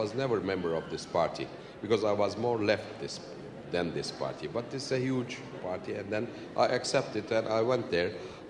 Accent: Turkey; we are coming from Turkey. We love our country. We love our culture.

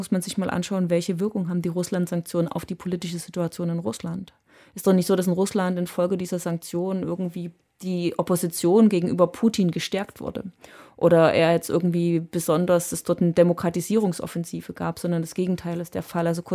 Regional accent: Saxony, Germany; das sage ich auch als Sächsin und Ostdeutsche

